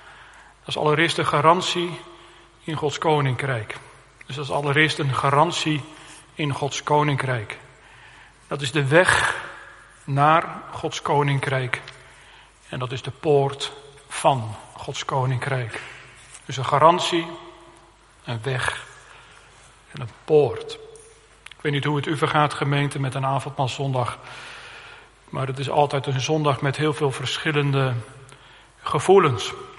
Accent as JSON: {"language": "Dutch", "town": "Harderwijk", "region": "Gelderland", "country": "Netherlands", "tie": "born or raised there", "said": "Ik denk aan de plaats waar ik opgegroeid ben, Harderwijk."}